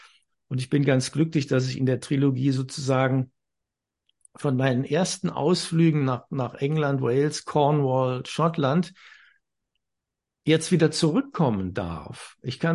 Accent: Germany; Ich komme aus Deutschland. Deutschland ist mein Vaterland. Deutschland ist nicht mein Mutterland.

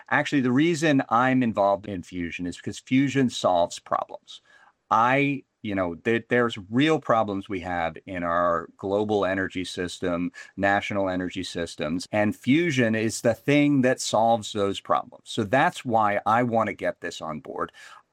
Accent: New Jersey, United States; I can say I grew up in New Jersey

